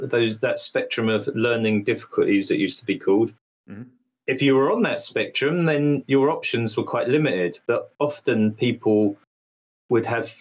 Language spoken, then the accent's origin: English; United Kingdom; moved away as an adult; now in Sweden; Well, I'm British, but I live in Sweden. I've been living here for 6 years. I'm actually a Swedish citizen now.